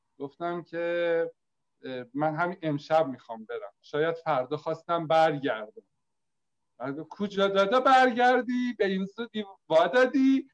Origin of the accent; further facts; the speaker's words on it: Isfahan, Iran; فهمیده من اصفهانیم